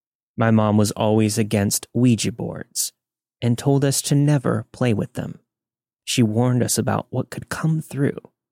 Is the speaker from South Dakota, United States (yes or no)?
no; New Mexico, United States; born there; I was born in New Mexico to an Italian dad and a Native American mom, so I grew up believing the Catholic Church rules and the lessons of the Native American spirituality.